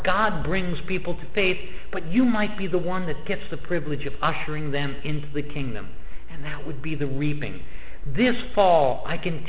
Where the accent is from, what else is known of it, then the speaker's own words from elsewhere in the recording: Piscataway, New Jersey, United States; That's my home. I grew up in Piscataway. I know the Raritan Valley.